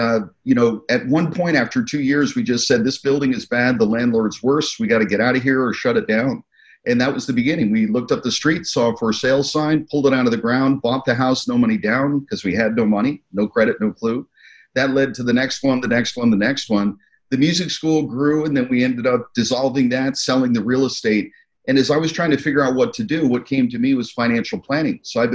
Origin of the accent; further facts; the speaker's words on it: New York, United States; So the short story is from upstate New York around Albany, Saratoga.